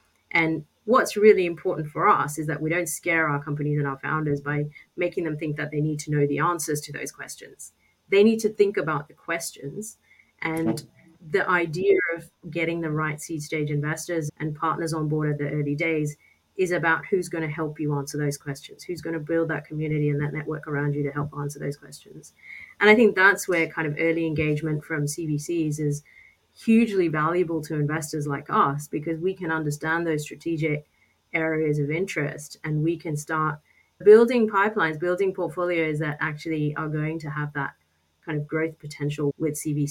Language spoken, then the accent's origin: English; Australia; now in Oxford, United Kingdom; That is a really tricky question for an Aussie to answer. You know, one of the things that I found when I moved from Sydney to Oxford, I live in Oxford